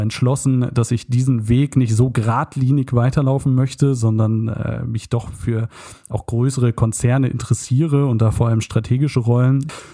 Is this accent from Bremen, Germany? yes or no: no; Kiel, Schleswig-Holstein, Germany; ich komme aus Kiel, bin in Kiel geboren und aufgewachsen.